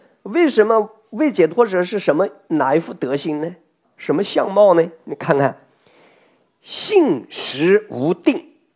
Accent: China; 这个我们中国人也说百年树人呢

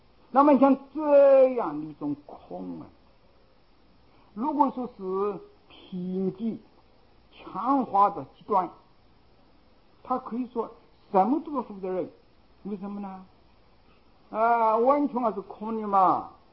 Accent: China

